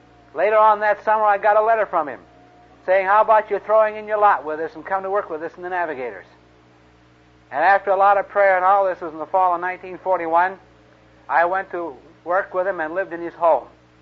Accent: Modesto, California, United States; But I was called to go back to my hometown to help follow up for a youth work that was going on. A friend of mine had a work going with some high school kids in Modesto High School, California

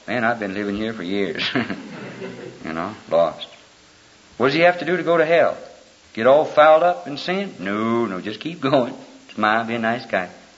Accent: Alabama, United States; born there; If I'd have been born in Jersey, I would have probably had a Jersey accent. But I was born in Alabama.

